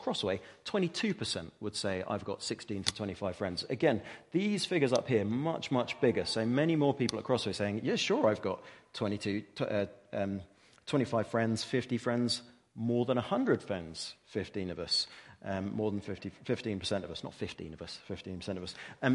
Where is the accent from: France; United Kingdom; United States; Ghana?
United Kingdom; Dover, South East England; now in London, United Kingdom; I grew up in Dover in a small town. Well, I was in a village on the edge of Dover, so literally grew up in a village